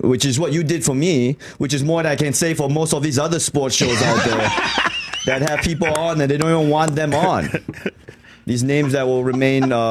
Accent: Singapore; also born or lived in Malaysia; now in United States; I grew up a basketball guy. Also, because I grew up in Singapore, I'm a English Premier League guy.

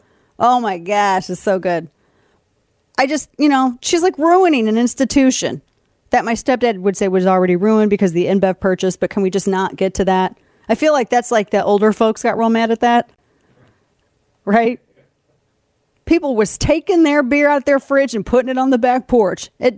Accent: Missouri, United States

